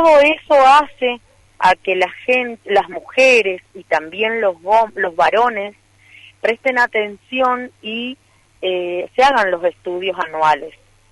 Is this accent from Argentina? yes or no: yes; Jardín América, Misiones, Argentina; Yo soy de Jardín América